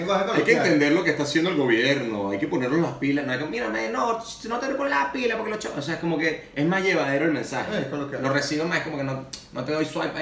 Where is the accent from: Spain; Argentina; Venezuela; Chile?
Venezuela; brother, tú no tienes idea de lo viral que tú eres en mi país. Es una vaina absurda. Porque el venezolano tiene la capacidad de que este vaso, si sale hoy, no sé cómo coño... lo empiezan a usar toda la gente